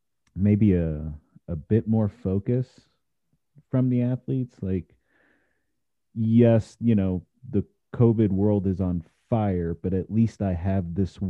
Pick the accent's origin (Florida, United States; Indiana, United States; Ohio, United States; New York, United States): Florida, United States; Miami; I grew up in Miami and I never watered skied.